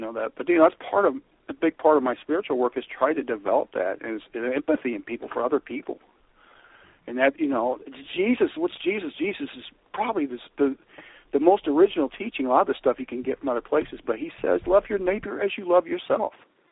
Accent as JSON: {"language": "English", "town": "Alton", "region": "Illinois", "country": "United States", "tie": "born or raised there", "said": "where I grew up here in Alton, which is right next to the town where I live in now, and I grew up around race riots."}